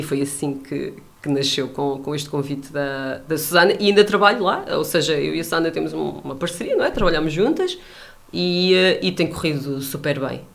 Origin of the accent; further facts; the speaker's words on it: Norte, Portugal; porque eu sou do Norte, e pensei, bem, eu vou lá para baixo, isto vai correr mal, eu tenho sotaque